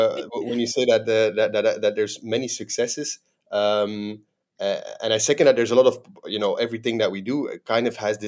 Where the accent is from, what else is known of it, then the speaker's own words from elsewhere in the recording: Belgium; moved away as an adult; now in Dubai, United Arab Emirates; I'm a Belgian national, born and raised in Belgium, living in Dubai for the last 6 or 7 years now.